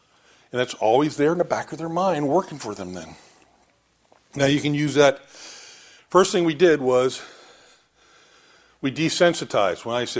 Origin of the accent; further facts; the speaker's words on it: Lancaster, Pennsylvania, United States; I'm from Lancaster. They know what tobacco is. It's growing in half the fields.